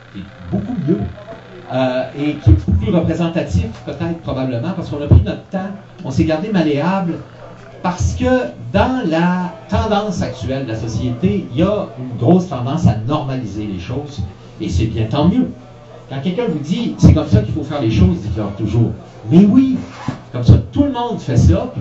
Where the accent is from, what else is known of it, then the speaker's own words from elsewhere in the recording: Quebec, Canada; Mais c'est normal, on est des Québécois. À tout le moins, j'en suis bien.